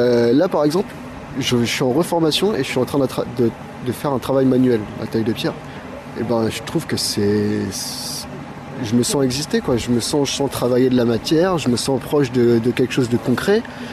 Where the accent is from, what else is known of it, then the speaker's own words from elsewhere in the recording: Paris, Île-de-France, France; born there; now in La Châtre, France; Je suis né à Paris et là, en ce moment, je suis dans une petite ville. J'ai peur de dire le nom de la ville, là, comme ça, devant les médias. Parce que elle s'appelle La Châtre.